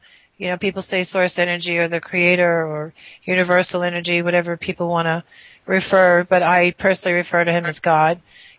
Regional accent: New York, United States; I'm from New York.

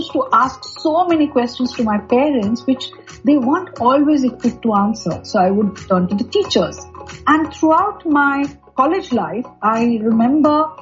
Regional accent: Kolkata, West Bengal, India; English is a second language; moved away as an adult; now in Dubai, United Arab Emirates; I was born in Calcutta in the eastern part of India, and I lived there till 2006 when I moved to Dubai.

